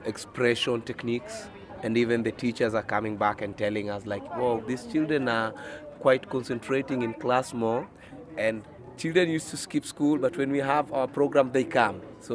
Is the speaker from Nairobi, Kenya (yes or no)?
yes; Nairobi, Kenya; Growing up in Eastlands, it was too much chaos and too much crime around me and my friends